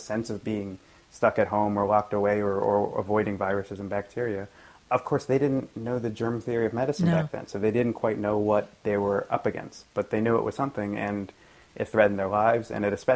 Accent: Philadelphia, Pennsylvania, United States; I grew up in Philadelphia, and it's a fairly narrow, dense place, especially in Center City.

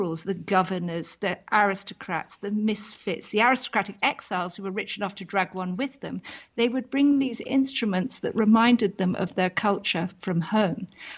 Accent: England, United Kingdom; I'm English, you can hear, I'm here in Britain

